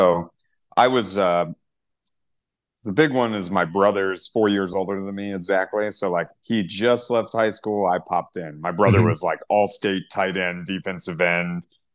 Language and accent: English; Virginia, United States; And we grew up on property in Virginia